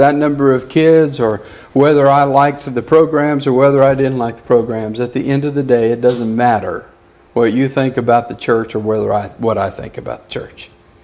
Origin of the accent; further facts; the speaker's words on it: New Mexico, United States; I grew up in New Mexico on the Rio Grande.